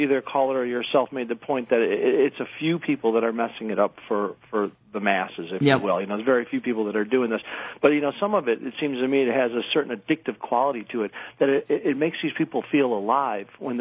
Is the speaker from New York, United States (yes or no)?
no; Chicago, Illinois, United States; I'm from Chicago.